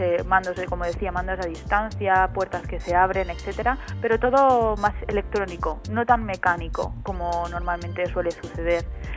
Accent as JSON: {"language": "Spanish", "town": "Valencia", "region": "Valencian Community", "country": "Spain", "said": "una especie de viajecito a Valencia, que es mi tierra"}